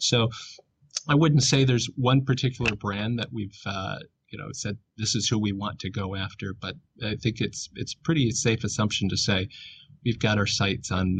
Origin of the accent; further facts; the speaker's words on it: Flint, Michigan, United States; Yeah, in fact, you know, I'm from Flint, right outside of Flint. My grandparents worked in the plants.